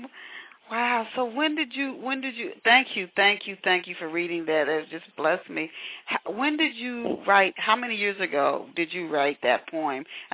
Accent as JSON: {"language": "English", "region": "Ohio", "country": "United States", "said": "which I'm delighted to hear since I'm from Ohio"}